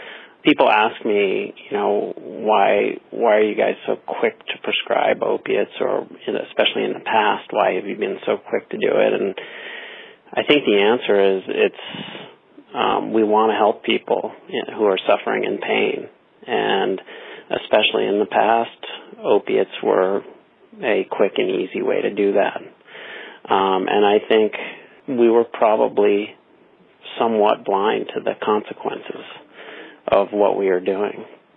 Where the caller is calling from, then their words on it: San Francisco, California, United States; I'm calling from San Francisco.